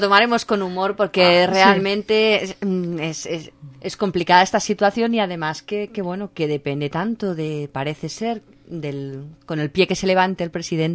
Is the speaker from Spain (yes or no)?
yes; Spain; por ejemplo, en España, de donde yo soy, el hecho de no ir a votar beneficia al partido que está en el poder